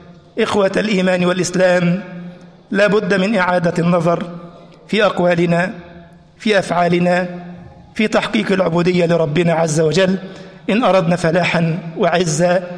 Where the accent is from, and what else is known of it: Egypt